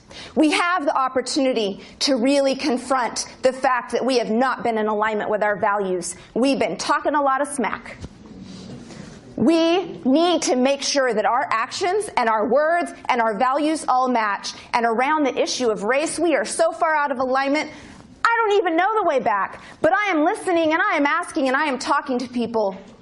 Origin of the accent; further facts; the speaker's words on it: Idaho, United States; and I am from Idaho. We are so white.